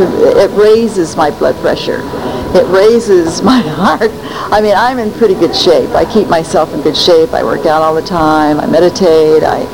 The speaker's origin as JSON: {"language": "English", "region": "Hawaii", "country": "United States", "said": "I came from Hawaii, and, I've never seen anything like this before."}